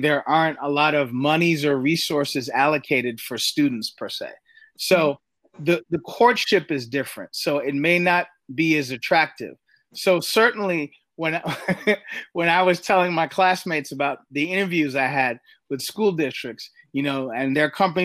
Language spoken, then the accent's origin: English; New York City, New York, United States; growing up in New York City, I didn't drive until I was 25.